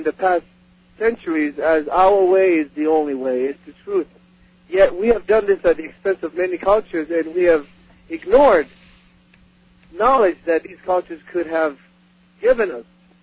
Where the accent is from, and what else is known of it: Oneonta, New York, United States